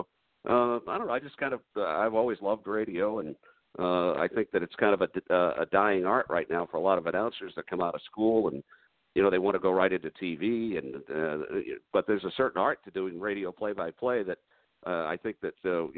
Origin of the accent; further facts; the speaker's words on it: Lawrence, Massachusetts, United States; when I first started out, it was at my hometown radio station in Lawrence, Massachusetts.